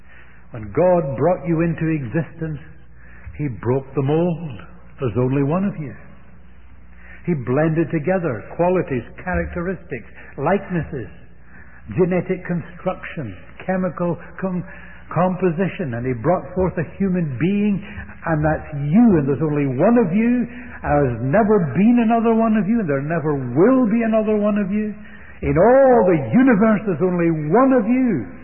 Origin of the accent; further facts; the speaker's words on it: Canada; I said, "Yes, I'm really glad too, although I'm a Canadian."